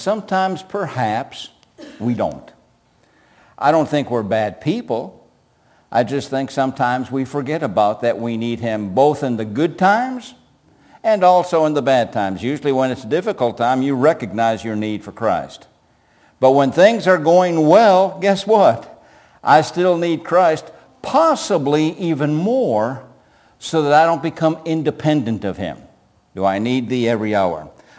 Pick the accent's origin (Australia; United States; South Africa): United States; I'm very thankful that I'm an American.